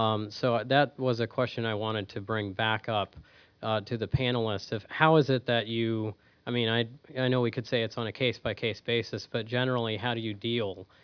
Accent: Georgia, United States; I'm from Georgia, and I've been hit with one of those paddles

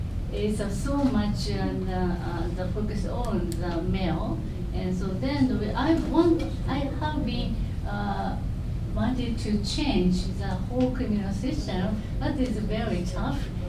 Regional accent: Japan; English is a second language; I'm from Japan, and I'm teaching at university and also criminal justice.

